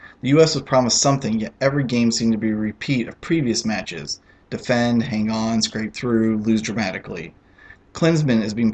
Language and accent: English; United States; I'm an American, and from a soccer/football perspective, I better start acting like one.